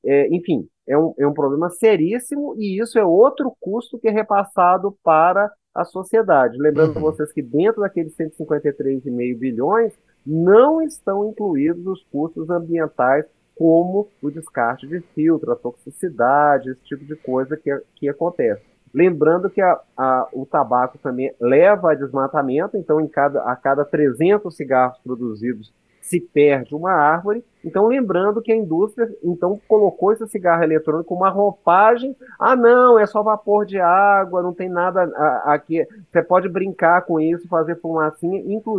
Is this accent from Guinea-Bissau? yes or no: no; Minas Gerais, Brazil; eu sou mineiro, afinal de contas